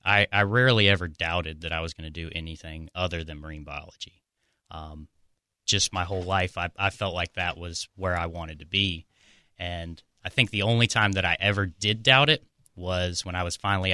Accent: North Carolina, United States; So I grew up in Camden County, North Carolina, which is going to be closer to the Outer Banks.

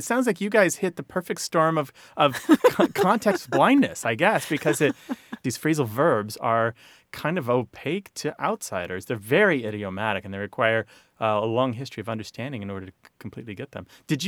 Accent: Midwest, United States; I grew up with this in the Midwest.

